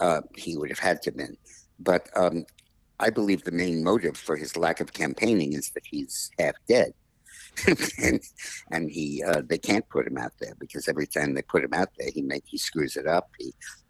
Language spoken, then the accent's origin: English; New York City, New York, United States; I grew up in New York City, in Manhattan, on 85th Street and West End Avenue.